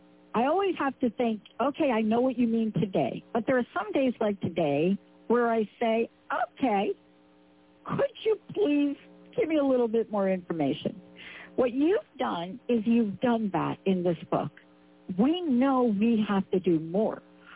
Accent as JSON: {"language": "English", "town": "Bronx", "region": "New York", "country": "United States", "said": "This is like my Bronx meditation. I'm from the Bronx."}